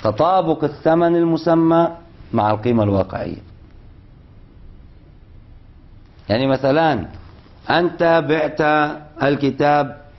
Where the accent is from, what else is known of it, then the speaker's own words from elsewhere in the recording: Lebanon; مش يعني مثل عندنا بلبنان بالدولار نقدنا الغالب والدولار